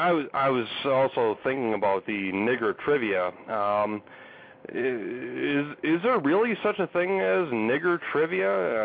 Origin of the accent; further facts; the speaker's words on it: Wisconsin, United States; accent: Wisconsin; they suspected I was from the Wisconsin. Just because of the way I was talking